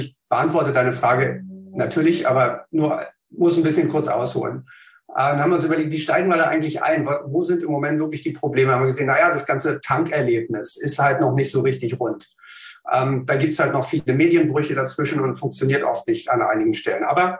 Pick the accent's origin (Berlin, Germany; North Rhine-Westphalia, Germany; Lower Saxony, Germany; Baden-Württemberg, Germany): Berlin, Germany; born there